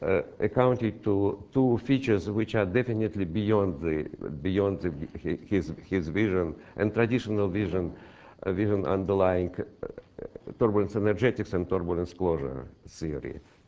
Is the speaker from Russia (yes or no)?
yes; Russia; born there; English is a second language; moved away as an adult; I was born in Russia and graduated in Russia, and only the last 30 years has been working in the West, in Europe.